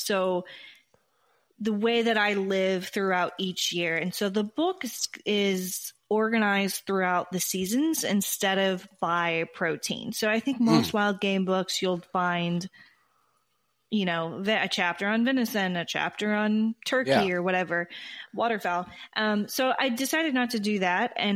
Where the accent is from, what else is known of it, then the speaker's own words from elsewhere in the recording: Texas, United States; also born or lived in North Dakota; I'm born and raised in Texas, spent a long time in North Dakota, and I was really homesick for Tex-Mex foods.